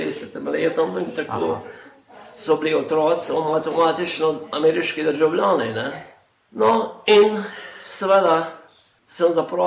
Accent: Brod, Lower Sava, Slovenia; Doma sem iz Broda, to je pri Svetem križu, kakor je zdaj Podbočje. Mi smo doma čisto ob Krki.

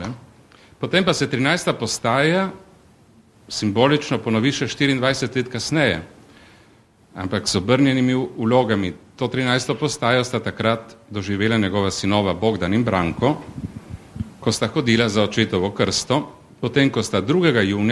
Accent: Littoral, Slovenia; smo primorski Slovenci fašistični pritisk zdržali

